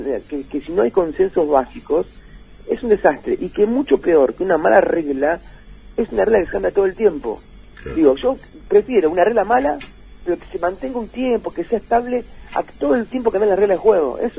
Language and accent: Spanish; Argentina; soy argentino